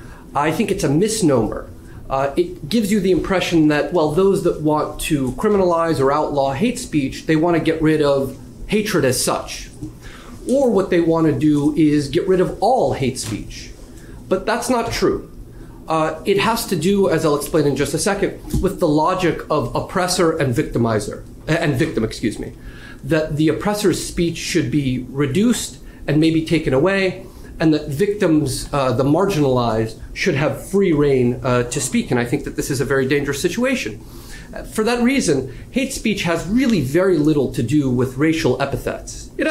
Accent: Russia; English is a second language; So I'm from Russia. I was born there.

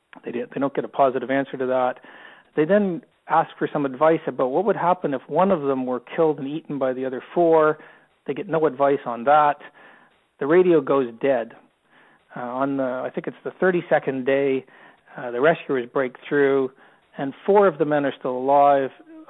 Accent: Canada; now in Australia; If anyone's wondering why I sound like a Canadian down in Australia, I am a Canadian, but I've lived in Australia for quite a while.

